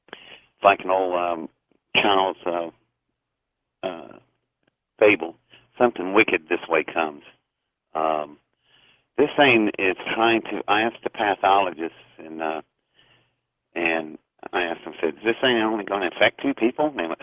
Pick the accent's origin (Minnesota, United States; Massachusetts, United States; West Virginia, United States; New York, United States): West Virginia, United States; Welch; born there; I was born in Welch, West Virginia, in number 10 Pocahontas coal fields.